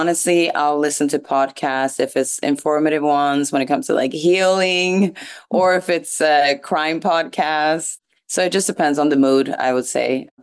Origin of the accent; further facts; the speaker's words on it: Sweden; I grew up on Gambian, Senegalese music, and, you know, also growing up in Sweden at a very early age, they were playing Afrobeat already out there.